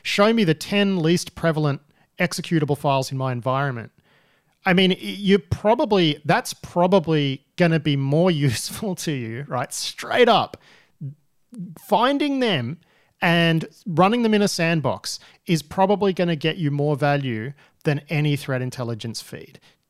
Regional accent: Melbourne, Victoria, Australia; I grew up in Melbourne and the main river that runs through Melbourne is the Yara.

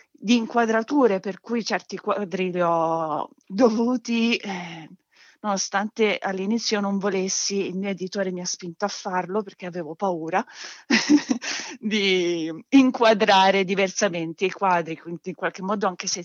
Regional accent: Livorno, Tuscany, Italy; born there; perché io sono nata a Livorno, quindi in qualche modo mi ha fatto click nella testa un omaggio a questa città da cui sono fuggita.

